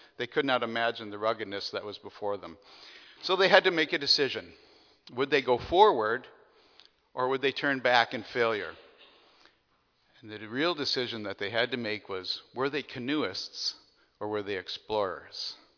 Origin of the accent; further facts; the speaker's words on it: United States; It's a story that I've known all my life growing up in the United States.